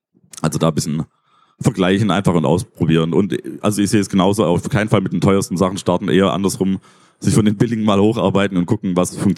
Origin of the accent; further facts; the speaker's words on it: Wannweil, Baden-Württemberg, Germany; in Wannweil, wo ich herkomme, aus dem Dorf